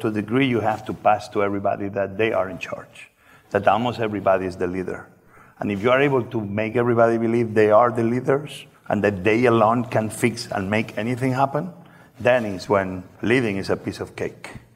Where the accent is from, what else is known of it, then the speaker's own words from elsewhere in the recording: Barcelona, Catalonia, Spain; English is a second language; also born or lived in New York; now in Puerto Rico; And I came back to New York to open a Catalan restaurant, a restaurant from Barcelona, because I grew up in Barcelona.